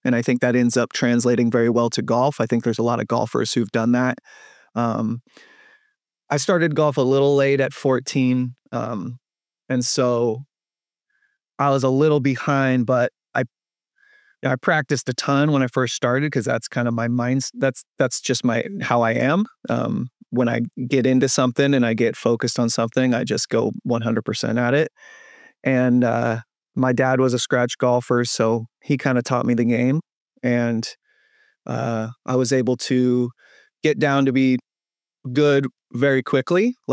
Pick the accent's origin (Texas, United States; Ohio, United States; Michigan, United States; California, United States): California, United States; I'm from California. I lived in LA, San Diego, Sacramento. I've been in San Diego half my life.